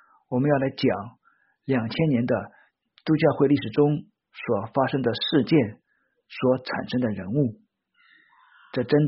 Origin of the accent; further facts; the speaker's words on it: China; 都是与我们中国文化，我们中国人所熟悉的大相径庭，